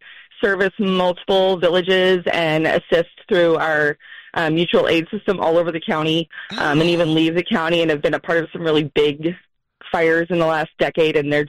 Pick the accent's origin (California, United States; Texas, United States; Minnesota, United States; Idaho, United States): Texas, United States; Dallas; now in Waldo, United States; grew up in Dallas, Texas.